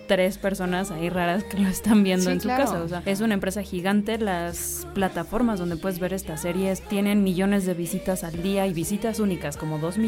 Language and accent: Spanish; Mexico; al menos como mexicano o como foráneo, por decirlo de algún